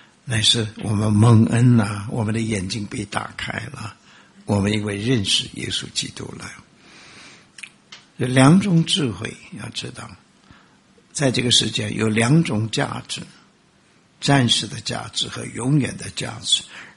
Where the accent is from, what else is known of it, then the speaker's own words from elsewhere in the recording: China; 那个时候我们住在纽约，虽然我是中国人